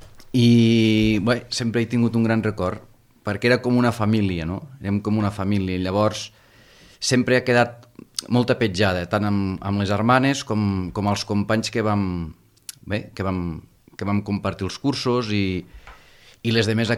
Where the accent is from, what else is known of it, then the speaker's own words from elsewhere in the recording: Falset, Catalonia, Spain; jo vaig néixer a Falset. I, evidentment, la meva infantesa va transcorrer a Falset.